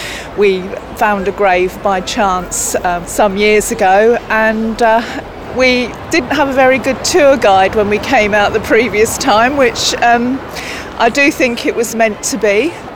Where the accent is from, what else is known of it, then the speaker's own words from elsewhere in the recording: South East England, United Kingdom; I'm from the New Forest in Hampshire in England.